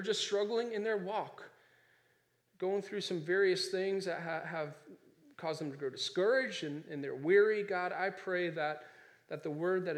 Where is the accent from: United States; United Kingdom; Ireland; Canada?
Ireland; I'm an Irishman, you know, we fight.